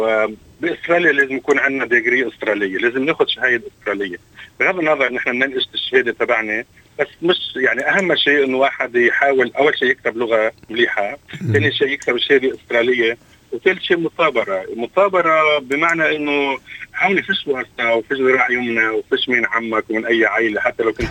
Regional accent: Lebanon; عندنا بلبنان

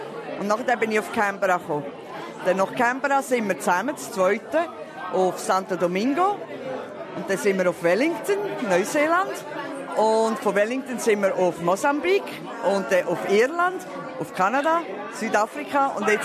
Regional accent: Ebersecken, Lucerne, Switzerland; moved away as an adult; now in Sydney, Australia; Ich bin vor 2 Monaten angekommen in Sydney, als die neue Generalkonsulin in Sydney. Ich bin aufgewachsen im Kanton Luzern, Ebersäcke, ein kleines Dörfli, wo niemand kennt.

